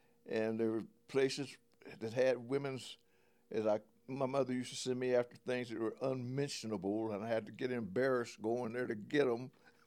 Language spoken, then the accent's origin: English; Dayton, Ohio, United States; Born and raised right here in Dayton, Ohio.